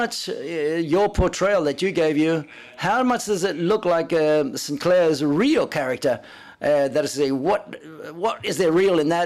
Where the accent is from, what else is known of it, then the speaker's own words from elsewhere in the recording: Peru; English is a second language; Hi, I'm from Peru.